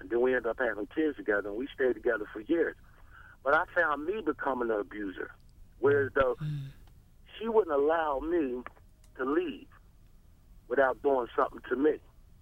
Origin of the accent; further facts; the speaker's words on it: Philadelphia, Pennsylvania, United States; Then growing up, and see, I grew up in Frankfort in Philadelphia.